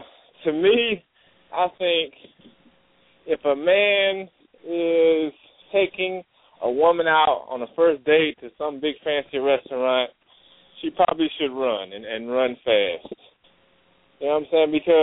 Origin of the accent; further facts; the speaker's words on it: Georgia, United States; I'm from Georgia.